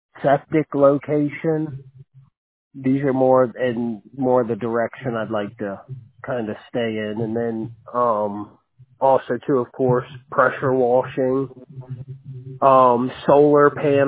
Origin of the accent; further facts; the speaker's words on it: Maryland, United States; I'm born and raised in Maryland, and I love campfires.